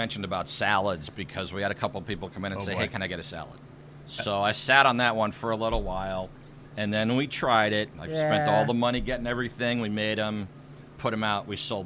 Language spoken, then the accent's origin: English; Stratford, Connecticut, United States; Family from Sicily on my grandma's side. We grew up in the Stratford area.